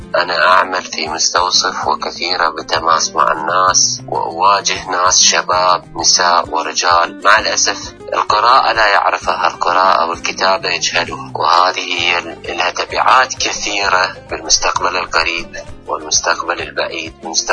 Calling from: Basra, Basra Governorate, Iraq; من العراق من البصرة، بس حبيت أشارك مسألة ثقافة الشعوب وأهميتها

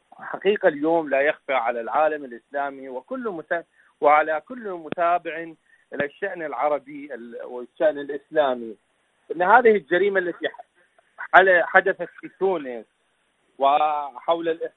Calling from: Iraq; من العراق، شكرا جزيلا لكم

